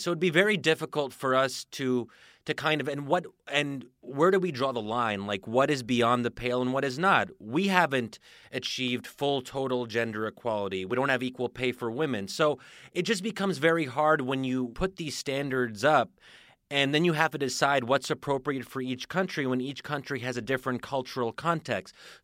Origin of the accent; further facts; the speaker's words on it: United States; And, you know, speaking as an American